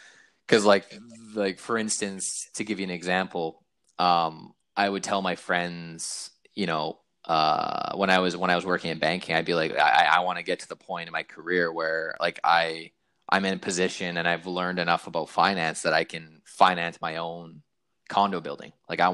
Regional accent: Canada; because I'm from Canada

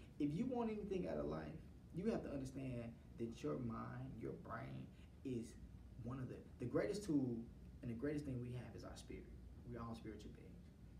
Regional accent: St. Louis, Missouri, United States; It was in Chicago. I'm from St. Louis, but it was in Chicago.

